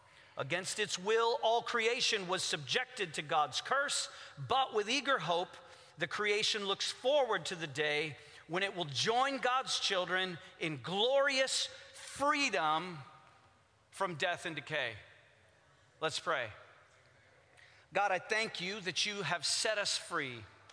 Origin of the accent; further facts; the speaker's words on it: Port-au-Prince, Ouest, Haiti; Like I said, I grew up in Port-au-Prince, Haiti. I grew up being in church every time the doors were opened.